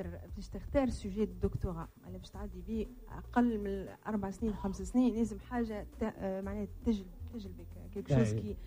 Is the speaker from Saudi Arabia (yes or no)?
no; France; born there; Arabic is a second language; انا مولود في فرنسا، واللغه التونسيه والعربيه لغه تقول ثالثه مش حتى ثانيه.